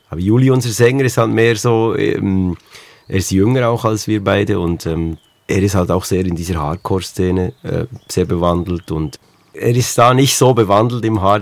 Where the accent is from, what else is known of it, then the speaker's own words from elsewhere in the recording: Switzerland; Also ich komme aus dem Kuhkaff in der Schweiz, also irgendwie 2000 Einwohner mit wirklich vielen Bauernhöfen.